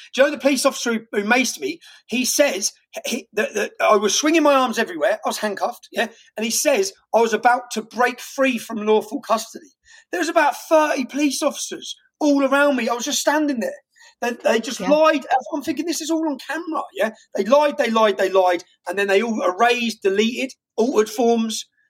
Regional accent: Luton, East of England, United Kingdom

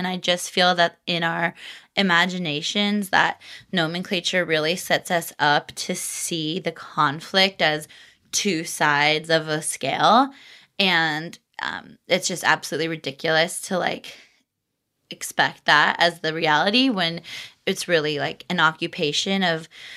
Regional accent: United States; And as an American, as a, like, I went to Palestine so dumb, Paula.

